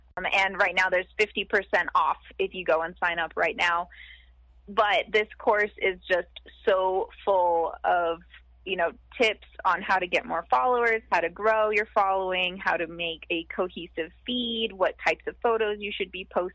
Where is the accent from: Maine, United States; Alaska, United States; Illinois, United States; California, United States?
Alaska, United States; Anchorage; now in Michigan, United States; I currently live in Michigan. Okay. We've been here for just over a year. And I'm actually from Anchorage, Alaska.